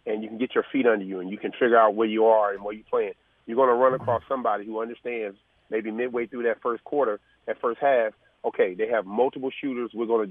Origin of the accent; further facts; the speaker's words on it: Charlotte, North Carolina, United States; Obviously, it's always better for me because it was in North Carolina and I'm from Charlotte, which makes it a lot better for me.